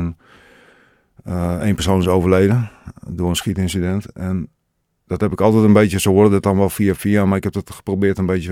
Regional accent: Assen, Drenthe, Netherlands; Ik ben opgegroeid in Assen. Ik ben geboren en getogen Drent.

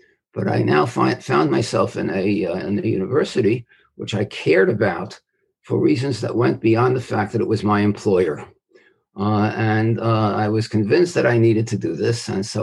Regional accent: Brooklyn, New York, United States; I was born in Brownsville, what used to be a Jewish neighborhood in Brooklyn. I went, despite the fact that I lived in Brownsville, to the Yeshiva Flatbush, both in elementary school and in high school.

